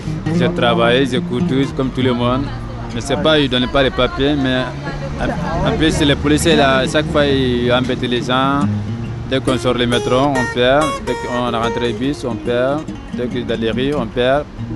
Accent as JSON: {"language": "French", "country": "Gambia", "said": "Moi, je viens de Gambie."}